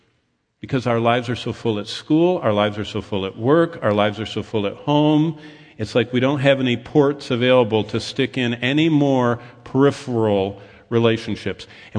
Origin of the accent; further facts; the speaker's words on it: Lansing, United States; I remember we grew up in Lansing